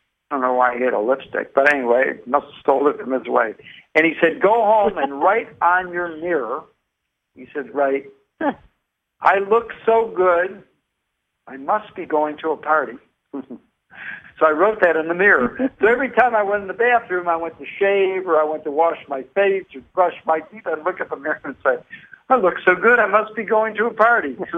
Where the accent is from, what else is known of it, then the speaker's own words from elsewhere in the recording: Detroit, Michigan, United States; I'm originally from Detroit myself.